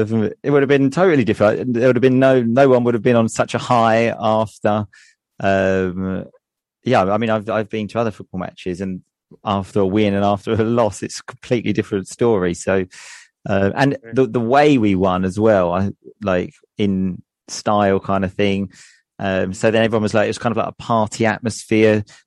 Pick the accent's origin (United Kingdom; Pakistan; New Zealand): United Kingdom; now in Italy; And I finally thought an advantage of being a British citizen living in Italy.